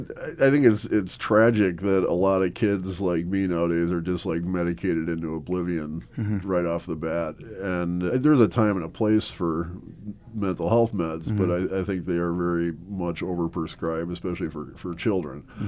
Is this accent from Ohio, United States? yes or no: no; Milwaukee, Wisconsin, United States; born there; So I was born in Milwaukee, Wisconsin. At the time I was born, my parents owned a bar that actually used to be a speakeasy back in Prohibition days, and it was creatively entitled The Speakeasy. And we lived there for a year, and then my parents bought a house in a suburb of Milwaukee